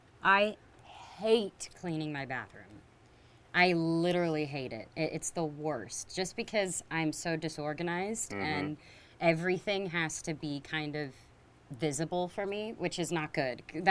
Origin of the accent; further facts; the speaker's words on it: Texas, United States; I'm from Texas.